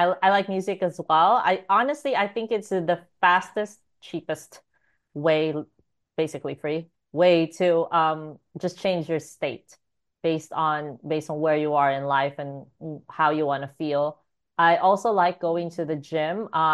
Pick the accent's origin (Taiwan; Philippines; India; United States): Philippines; I like doing karaoke because I'm Filipino